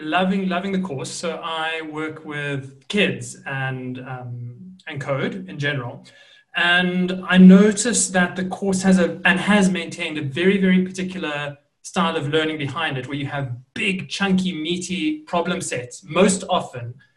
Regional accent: Johannesburg, Gauteng, South Africa; I'm from Joburg, South Africa.

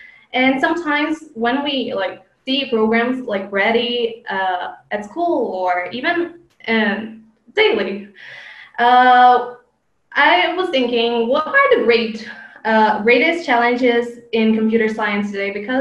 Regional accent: Brazil; I'm from Brazil.

